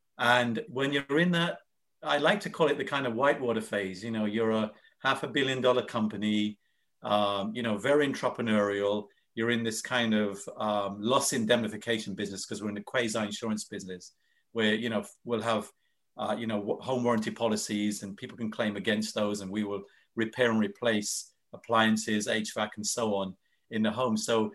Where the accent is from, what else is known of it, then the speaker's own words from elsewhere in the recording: United Kingdom; now in United States; So I'm born and raised in the UK, immigrated to the US in 1992. So there's a slight twang to my accent. This is why it confuses people. And I left the UK 31 years ago, but I'm from across the pond, so to speak, John.